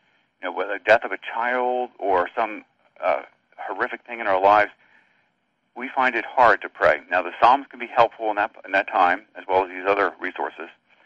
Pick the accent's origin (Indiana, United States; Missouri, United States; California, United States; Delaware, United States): Delaware, United States; Rehoboth Beach; I grew up at in Rehoboth Beach, Delaware, and that's a summer resort, and right now it's a teeming with people, I imagine.